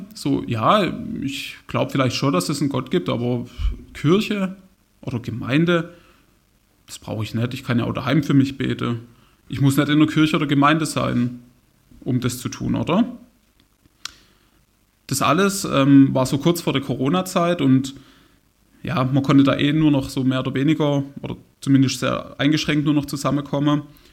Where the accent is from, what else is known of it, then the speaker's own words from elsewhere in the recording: Horbach, Germany; Aber da ist mir auch bewusst geworden, wie wichtig mir Horbach, also meine Heimat, ist.